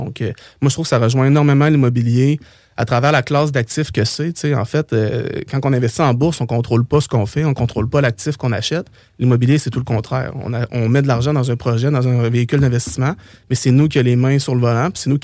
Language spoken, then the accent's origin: French; Saint-Henri, Quebec, Canada; Moi, je viens de Saint-Henri, donc ultimement, les terrains que j'ai achetés viennent de peut-être 10 minutes de où ce que j'ai grandi.